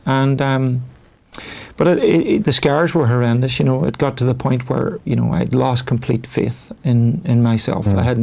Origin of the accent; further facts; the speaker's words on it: Letterkenny, Ulster, Ireland; I think it was because I was from the countryside. Growing up in Donegal, I was from a more rural part of Letterkenny